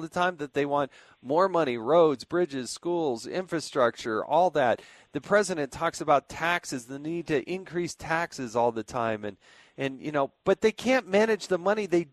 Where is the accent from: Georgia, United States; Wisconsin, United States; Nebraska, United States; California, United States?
California, United States; I kind of grew up in, I was born in California, lived on the West Coast